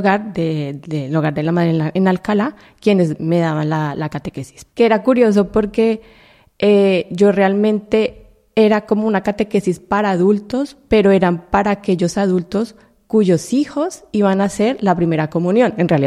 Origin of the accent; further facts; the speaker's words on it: Colombia; yo soy colombiana, tengo 36 años.